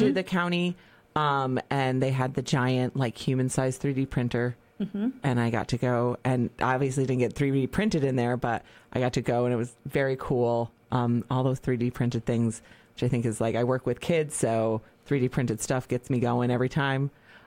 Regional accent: New Lebanon, New York, United States; growing up in New Lebanon. Like, I'm a farm girl at heart.

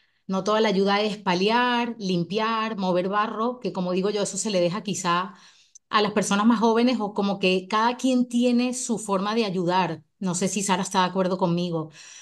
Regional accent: Argentina; now in Valencia, Spain; Yo soy de Argentina, llegué acá en marzo, no conozco la zona

